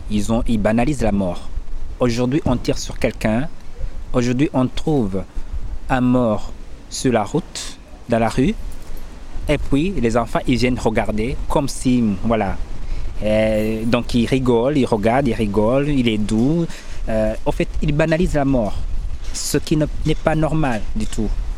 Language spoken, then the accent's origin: French; Burundi; moved away; J'ai mon passé dans mon village natal, j'ai mon passé, j'ai mes parents qui se trouvent au Burundi, j'ai mes frères qui se trouvent là-bas.